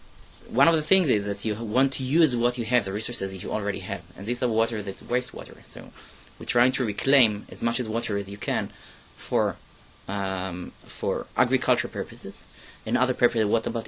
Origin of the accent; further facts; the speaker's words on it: Israel; born there; English is a second language; I was born in Israel.